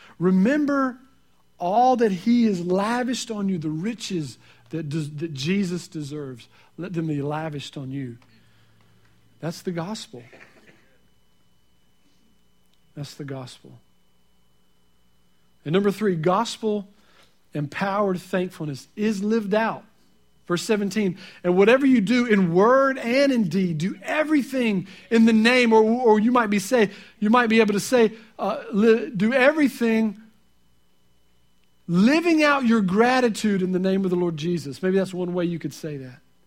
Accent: the South, United States; See, I like to cook grits. I'm from the South, and I love grits.

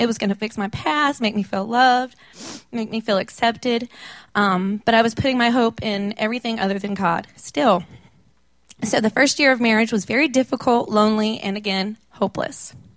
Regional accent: Jacksonville, North Carolina, United States; I'm originally from Jacksonville, North Carolina. I came from a very dysfunctional family.

